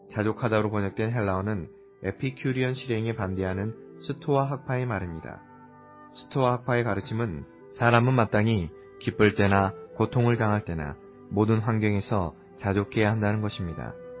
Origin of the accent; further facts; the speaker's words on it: China; 때때로 내가 여행할 때 사람들은 나에게 어디 출신인가를 묻습니다. 나는 그들에게 중국에서 왔다고 말하기는 하지만 나는 하늘에서 왔고 나의 시민권은 하늘에 있다고 말하기를 더 좋아합니다.